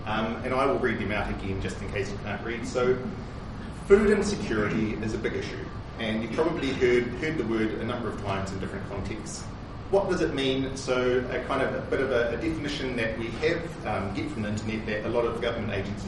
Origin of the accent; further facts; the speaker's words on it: Tauranga, Bay of Plenty, New Zealand; now in Palmerston North, New Zealand; I grew up in Tauranga, but I live now in Palmerston North here.